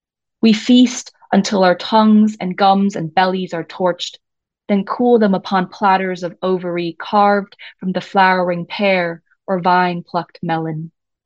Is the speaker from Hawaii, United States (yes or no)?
yes; Hawaii, United States; So I grew up in Hawaii, beautiful island called Paradise